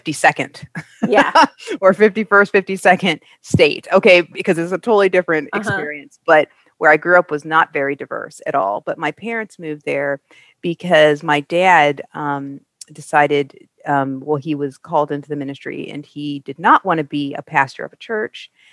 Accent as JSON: {"language": "English", "region": "Midwest", "country": "United States", "said": "I did not grow up in the South. I am a Midwesterner, so some of my terminologies will sound very farm country land."}